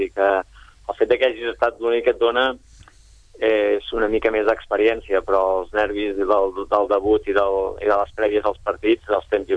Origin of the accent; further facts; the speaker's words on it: Sabadell, Catalonia, Spain; a més tots som de Sabadell